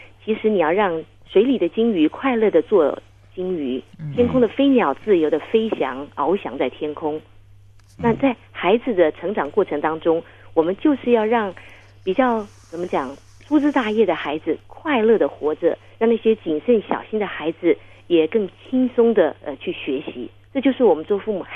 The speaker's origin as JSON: {"language": "Chinese", "country": "China", "said": "那我觉得这个故事听在我们中国人的耳朵里头"}